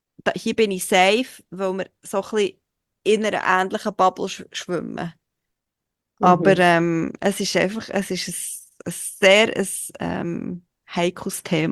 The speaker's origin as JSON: {"language": "German", "country": "Switzerland", "said": "für mich als Schweizerin"}